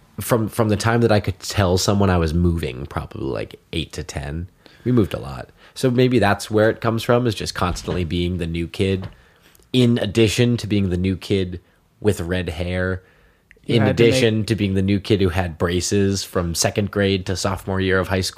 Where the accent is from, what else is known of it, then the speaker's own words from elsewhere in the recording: Maine, United States; school, all of high school in Maine. The really memorable friends are in Maine. So I would say Maine. I'm from Maine.